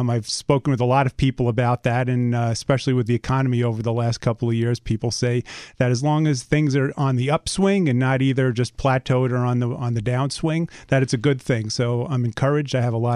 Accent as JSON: {"language": "English", "region": "New York", "country": "United States", "accent": "New York", "moved": "as an adult", "lives_now": "Virginia, United States", "said": "I moved to Virginia, Northern Virginia area, about 3.5 years ago. And checked my New York accent at the door when I arrived."}